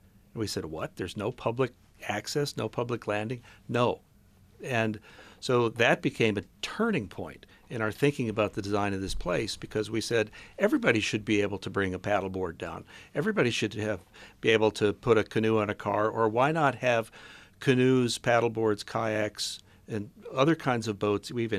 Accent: Chicago, Illinois, United States; I grew up in Chicago where it's gray all winter long

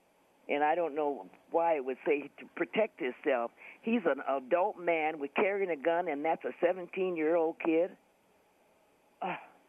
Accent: Fort Dodge, Iowa, United States; In Fort Dodge.

